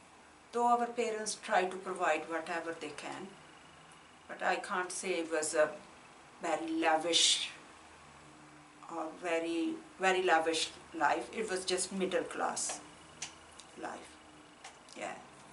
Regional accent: Faisalabad, Punjab, Pakistan; English is a second language; I'm from Faisalabad and I born in a village where my mom's mom lived

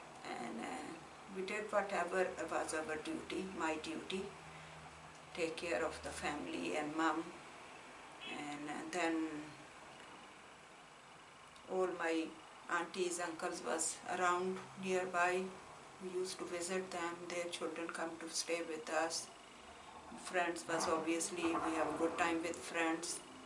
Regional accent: Faisalabad, Punjab, Pakistan; English is a second language; I'm from Faisalabad and I born in a village where my mom's mom lived

